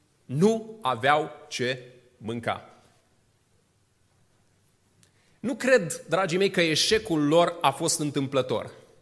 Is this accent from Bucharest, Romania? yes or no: no; Botoșani, Botoșani County, Romania; eram încă acasă în orașul meu natal, în Botoșani.